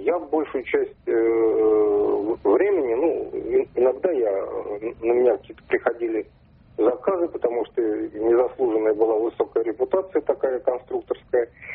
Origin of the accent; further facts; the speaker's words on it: Moscow, Russia; Я из Москвы